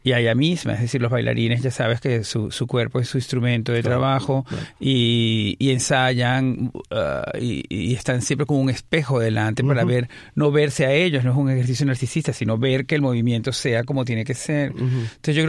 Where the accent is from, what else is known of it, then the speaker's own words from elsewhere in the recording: Caracas, Capital District, Venezuela; moved away as an adult; now in Spain; hace 24 años cuando dejé mi ciudad natal, que es Caracas, y marché a España